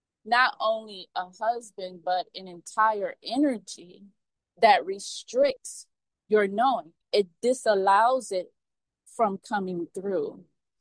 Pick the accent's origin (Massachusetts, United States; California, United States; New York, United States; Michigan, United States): Michigan, United States; Detroit; I grew up in Detroit, Michigan, and the winters there can get pretty rough.